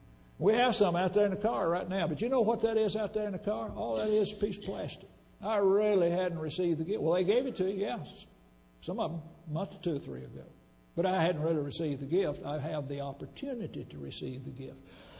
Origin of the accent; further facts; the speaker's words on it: Centerville, Tennessee, United States; When I was growing up in Centerville, Tennessee, a lot of the grocery stores had drawings on Saturday.